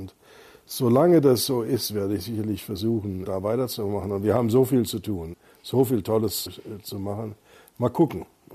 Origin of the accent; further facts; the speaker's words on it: Freiburg, Baden-Württemberg, Germany; Ja, ich bin ja in Freiburg aufgewachsen.